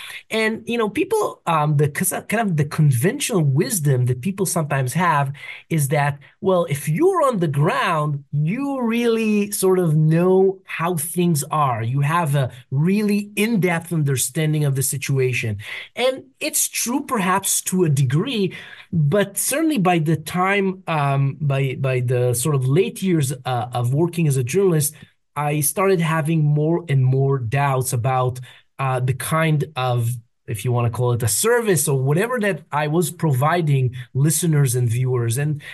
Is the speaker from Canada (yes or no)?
no; Israel; I was growing up in Israel